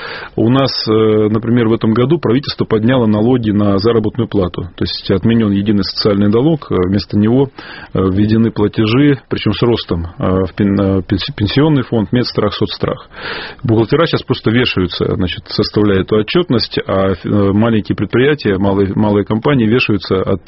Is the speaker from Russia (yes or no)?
yes; Siberia, Russia; потому что я сам сибиряк